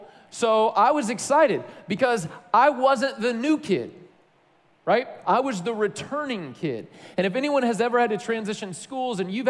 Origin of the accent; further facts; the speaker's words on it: Tennessee, United States; I grew up in East Tennessee, and I had a really cool childhood. For a lot of it, I grew up in kind of this like log cabin out in the country